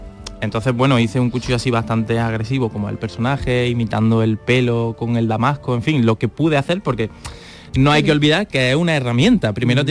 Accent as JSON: {"language": "Spanish", "country": "Spain", "said": "Porque soy español."}